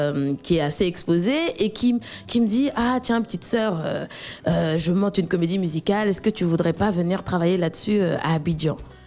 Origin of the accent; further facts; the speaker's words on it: Central African Republic; parce que je suis une centrafricaine dans l'âme